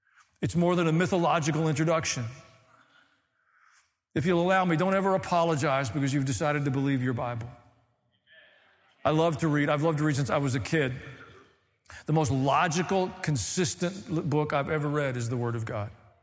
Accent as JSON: {"language": "English", "region": "the South", "country": "United States", "tie": "born or raised there", "said": "I mean, I grew up in the South. We got our own vocabulary anyway."}